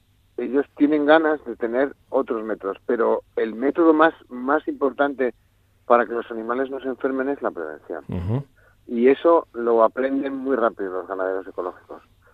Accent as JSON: {"language": "Spanish", "town": "Burgos", "region": "Castile and León", "country": "Spain", "lives_now": "Salamanca, Spain", "said": "Mira, yo aunque esté en Salamanca, yo soy de Burgos."}